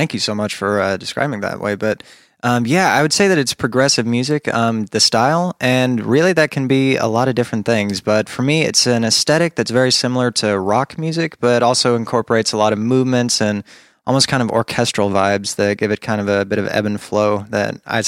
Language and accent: English; Brentwood, Tennessee, United States; born there; So I was born in Brentwood, Tennessee, which is just outside of Nashville.